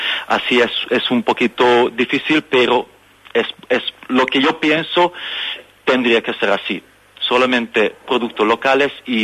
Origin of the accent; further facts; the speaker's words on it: Hungary; Spanish is a second language; also born or lived in London; now in Menorca, Spain; yo soy originalmente de Hungría, soy húngaro, pero he vivido en Londres como casi 14 años y toda mi vida pasaba en Londres, así prácticamente.